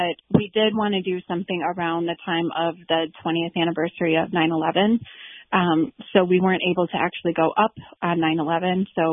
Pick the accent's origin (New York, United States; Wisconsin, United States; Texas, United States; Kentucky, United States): Wisconsin, United States; So I'm from Wisconsin, so this is all really quite new to me as well